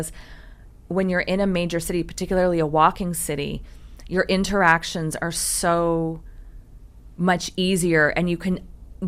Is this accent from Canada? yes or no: yes; Ontario, Canada; I grew up in outside of Toronto.